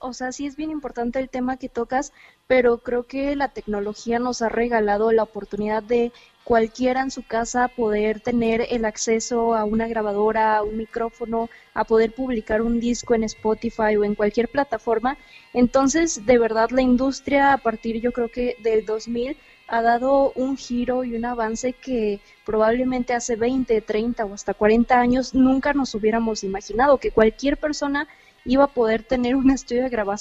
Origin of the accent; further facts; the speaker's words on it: Cuernavaca, Morelos, Mexico; Sí, soy de Cuernavaca.